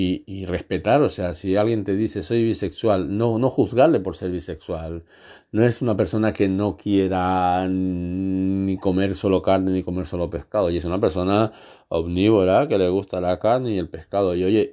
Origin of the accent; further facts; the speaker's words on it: Arenillas, El Oro, Ecuador; soy de Ecuador, soy de Arenillas